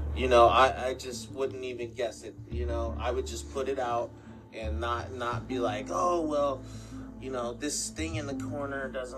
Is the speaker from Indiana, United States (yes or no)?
yes; Muncie, Indiana, United States; now in Fishers, United States; I'm from Muncie, but I've been in Fishers for like past 10 years.